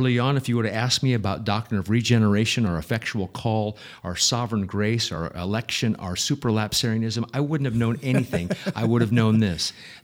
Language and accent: English; Nebraska, United States; Well, it's interesting growing up in Nebraska, if you're leading in, you want me to lead into that.